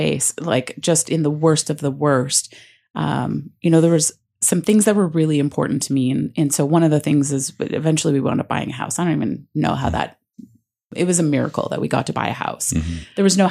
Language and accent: English; Winnipeg, Manitoba, Canada; And so in the summertime where I grew up in Winnipeg, people took the summers off and were home with their kids